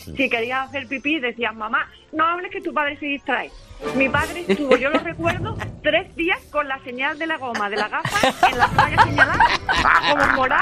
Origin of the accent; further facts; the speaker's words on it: Huelva, Andalusia, Spain; also born or lived in Zafra; Nosotros vivíamos en Zafra, porque nos somos de Huelva, pero mi padre estaba destinado en Zafra